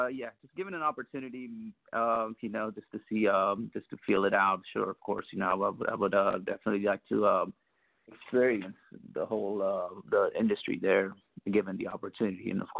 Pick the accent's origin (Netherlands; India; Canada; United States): India; Yes, I'm Indian. Both of my parents are Indian as well.